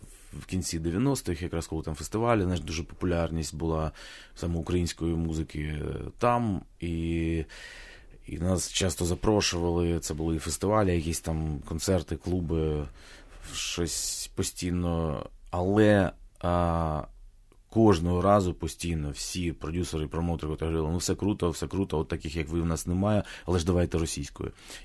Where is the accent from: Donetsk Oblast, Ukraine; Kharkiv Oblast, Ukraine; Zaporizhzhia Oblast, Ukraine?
Kharkiv Oblast, Ukraine; Kharkiv; а ми ж харків'яни, ми ж вперті, ми ж з Салтавки.